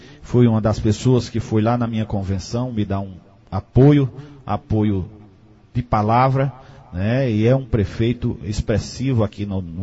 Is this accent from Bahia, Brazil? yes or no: no; Solidão, Pernambuco, Brazil; eu tenho residência fixa em Afogados da Ingazeira, como também tenho no sítio Caldeirão Grande, lá onde nasci e fui criado. Meus adversários sempre procuraram tocar neste ponto, dizendo que eu não era filho de Solidão.